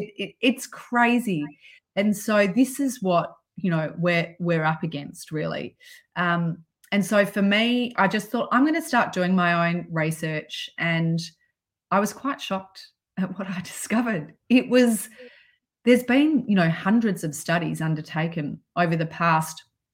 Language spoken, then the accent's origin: English; Melbourne, Victoria, Australia; as a teenager growing up in Melbourne in the 80s.